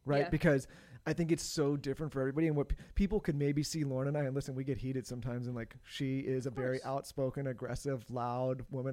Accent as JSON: {"language": "English", "town": "San Diego", "region": "California", "country": "United States", "tie": "born or raised there", "said": "Like, obviously, we were born and raised in San Diego"}